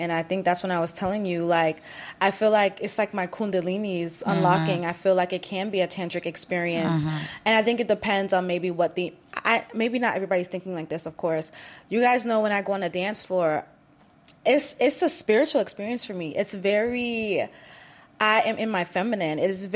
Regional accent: Jamaica; you guys know I'm Jamaican looking

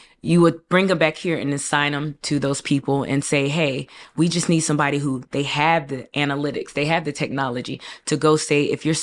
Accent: United States; Because just because I'm Nigerian doesn't mean I know how to do business in Nigeria. I was born and raised in America.

